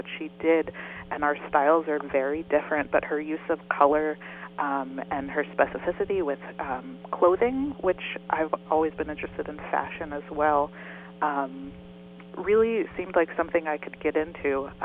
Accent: Wilmington, Delaware, United States; I'm from Wilmington, Delaware, and I did go away to school and majored in art

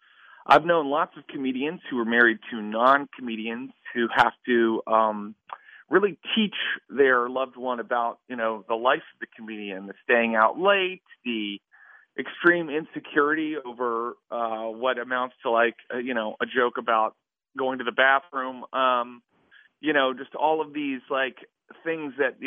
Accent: West Virginia, United States; born there; now in Hollywood, United States; the fact that I was born in West Virginia, and now I'm like living in Hollywood, but there's that West Virginia red state experience is a lot of my act.

